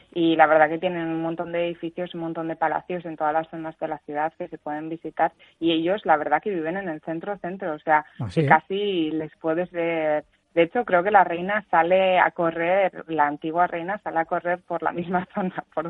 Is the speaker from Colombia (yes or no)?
no; Basque Country, Spain; yo que soy de cerca de Bilbao